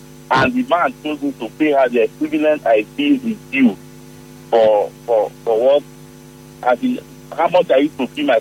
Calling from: Port Harcourt, Rivers, Nigeria; I'm calling from Port Harcourt.

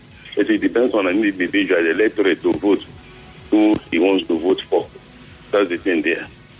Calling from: Onelga, Rivers, Nigeria; I'm Chief from Onelga.

